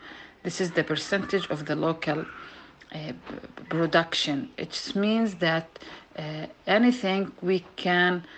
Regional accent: Jabalia, Gaza Strip, Palestine; a freelance journalist from Gaza Strip. I'm originally from North Gaza, specifically from Jabalia town.

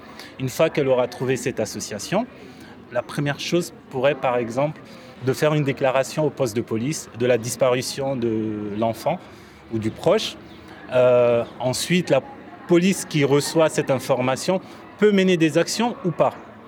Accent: Guinea; je suis guinéen.

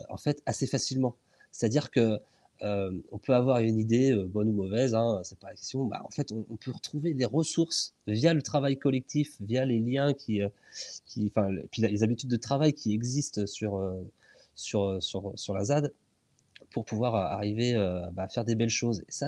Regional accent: Plessé, Pays de la Loire, France; Mais je suis originaire du coin, en fait. Toute ma famille, on est originaire de Plessé, à quelques kilomètres au nord de Notre-Dame-des-Landes.

